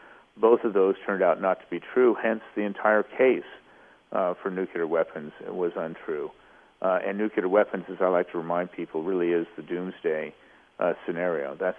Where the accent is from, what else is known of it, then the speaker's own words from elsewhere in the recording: Los Angeles, California, United States; You're my hometown. I'm from that part of California. Look forward to being back out there.